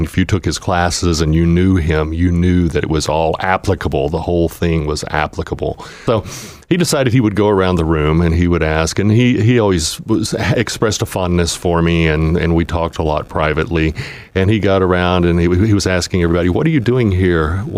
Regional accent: East Ridge, Tennessee, United States; I grew up in Eastridge, but all of my relatives were in Appison. So we had that Appalachian mentality.

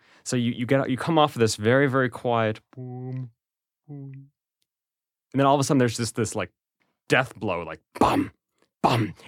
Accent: Amberley Village, Ohio, United States; I actually encountered the piece for the first time when I was pretty young, growing up in Amberley Village, which has a very large Jewish community.

